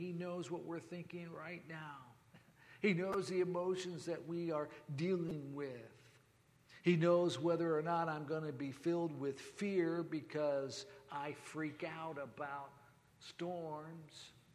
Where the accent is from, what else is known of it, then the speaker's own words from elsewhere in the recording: Ireland; I'm Irish